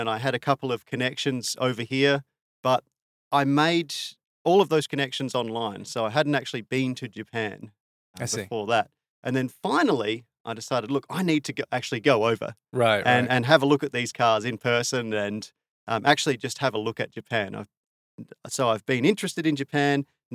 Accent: South Australia, Australia; It was so different from where I grew up in South Australia in terms of the technology and just the people everywhere.

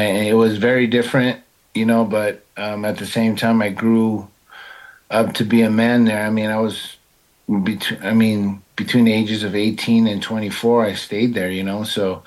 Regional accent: Vallejo, California, United States; And he looks me up and down because, I mean, I'm from Vallejo, right?

